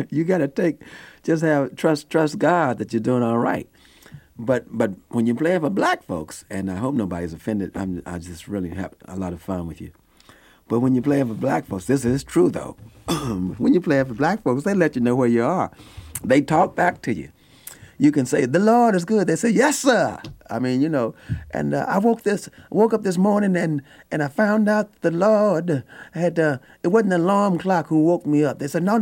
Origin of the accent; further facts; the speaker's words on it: Kansas City, Kansas, United States; I was born in Kansas City, and, you know, I was raised in the black church.